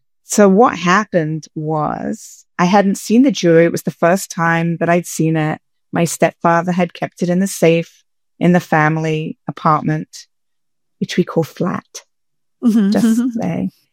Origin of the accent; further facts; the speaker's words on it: London, United Kingdom; now in Minneapolis, United States; I live in the United States. I'm in the Twin Cities of Minneapolis and St. Paul, and I'm from London, England.